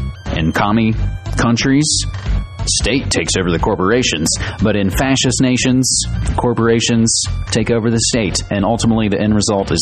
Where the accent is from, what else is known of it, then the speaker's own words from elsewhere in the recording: West Virginia, United States; when I see that it's from my home state of West Virginia, it always makes me kind of hang my head.